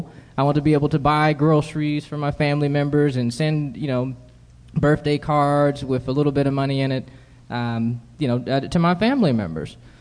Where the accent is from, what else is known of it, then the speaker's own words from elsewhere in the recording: Los Angeles, California, United States; also born or lived in Michigan / Charlotte; I was born in Michigan, the inner city of Michigan. I was raised also in Los Angeles, California. For high school, I moved to Charlotte, North Carolina, but Charlottesville is my home, for the record.